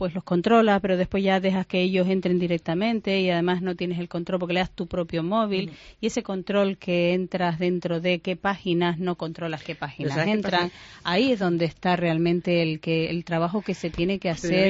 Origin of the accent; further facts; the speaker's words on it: Canary Islands, Spain; somos Canarias el principal consumidor de pornografía